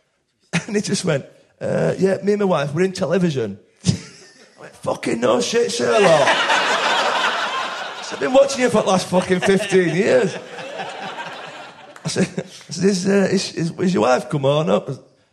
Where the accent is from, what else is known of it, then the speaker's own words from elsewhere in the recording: Barnsley, Yorkshire and the Humber, United Kingdom; I'm from Barnsley here. What am I doing here?